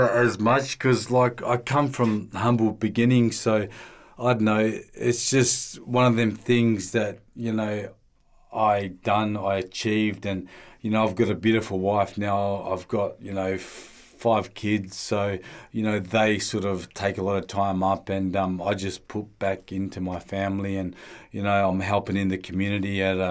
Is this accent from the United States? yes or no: no; Perth, Western Australia, Australia; I come from Perth, WA, you know, I come from a broken home.